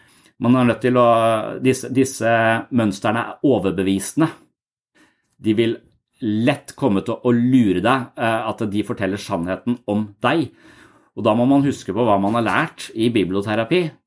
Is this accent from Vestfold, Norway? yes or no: yes; Tønsberg, Vestfold, Norway; jeg flyttet fra Tønsberg, hvor jeg vokste opp, til militæret, og når jeg flyttet fra militæret til Danmark